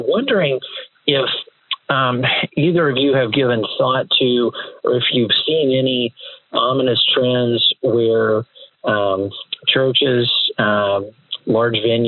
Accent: Georgia, United States; I'm calling from California, but originally from the Peach State, so this is of great interest to me.

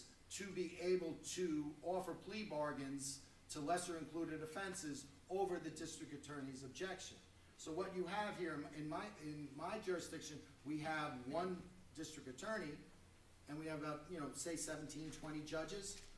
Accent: New York, United States; I think I come from it in a little bit of a different perspective because I'm from New York

